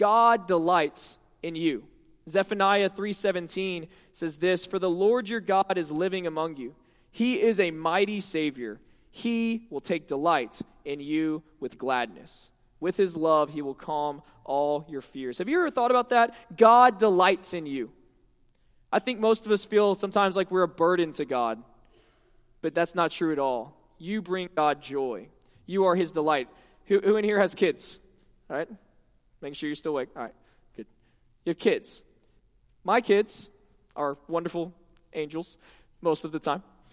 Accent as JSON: {"language": "English", "town": "Houston", "region": "Texas", "country": "United States", "tie": "born or raised there", "said": "I grew up in Houston"}